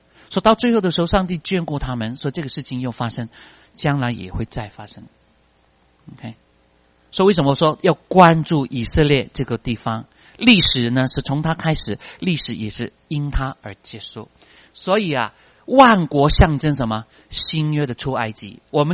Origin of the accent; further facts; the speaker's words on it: Hong Kong; 我是从香港来的